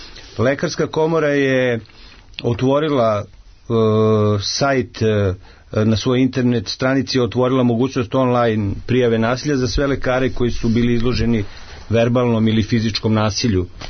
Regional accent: Serbia

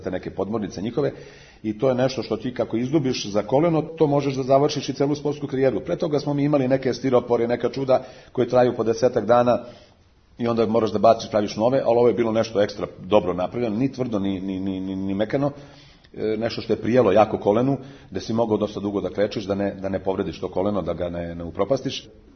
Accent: Serbia; ja sam Srbin

